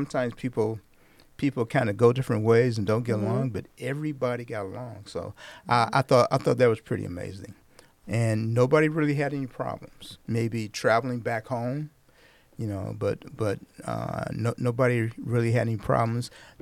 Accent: Toledo, Ohio, United States; And a guy walked up to me and said, well, where are you from? And I said, Toledo. And this guy happened to be from Toledo.

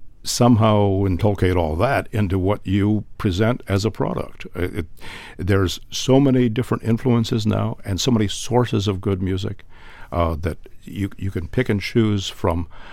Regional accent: Maumee, Ohio, United States; growing up in Maumee and graduating from Maumee High School and loving classical music and then going away to school and getting a music degree and then a second music degree

